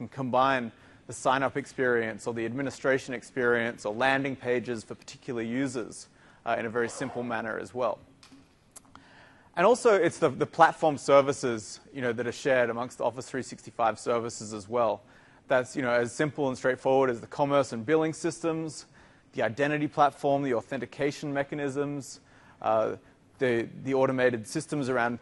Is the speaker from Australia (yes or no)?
yes; Australia; moved away as an adult; now in Seattle, United States; I guess from my accent, you can probably tell that I'm not from around here. I'm from the deep, deep south down in Australia. I moved to Seattle about 3 years ago, slowly getting used to the cold weather. It's a big change from Australia.